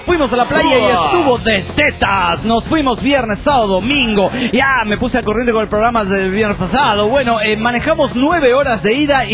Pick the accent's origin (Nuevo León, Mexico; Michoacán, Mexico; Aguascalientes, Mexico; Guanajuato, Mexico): Nuevo León, Mexico; Monterrey; de Monterrey, Nuevo León, México.